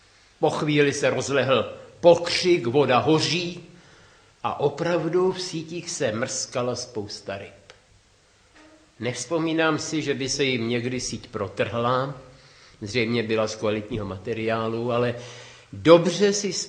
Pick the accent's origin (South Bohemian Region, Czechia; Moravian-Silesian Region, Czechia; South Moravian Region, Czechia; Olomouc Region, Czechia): South Bohemian Region, Czechia; Vodňany; Já jsem vyrostl ve Vodňanech, kde je to s rybami všechno spojeno.